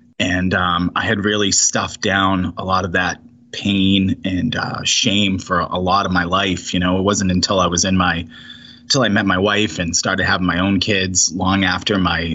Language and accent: English; Boston, Massachusetts, United States; about 20 minutes from where I grew up in Boston.